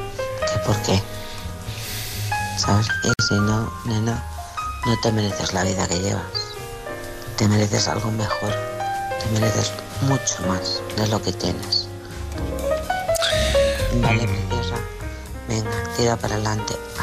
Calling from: Alcorcón, Community of Madrid, Spain; de Alcorcón.

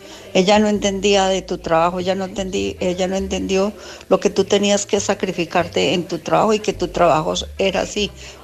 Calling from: Alicante, Valencian Community, Spain; de Alicante.

